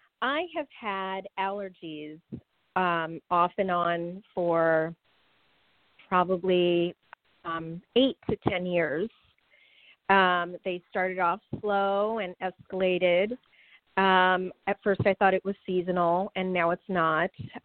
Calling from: Los Angeles, California, United States; Hi, Char. … from Los Angeles.

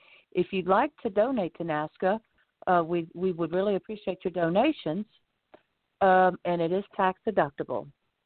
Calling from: Lighthouse Point, Florida, United States

